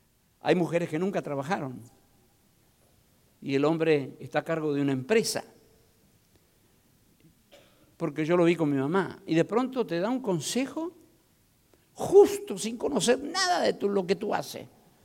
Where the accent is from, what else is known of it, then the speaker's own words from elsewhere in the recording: Argentina; now in Miami, United States; Pero aquí yo soy argentino.